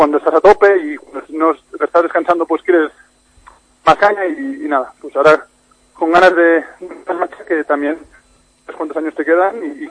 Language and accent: Spanish; Sant Boi de Llobregat, Catalonia, Spain; mi mujer es de San Boi también, yo soy de San Boi.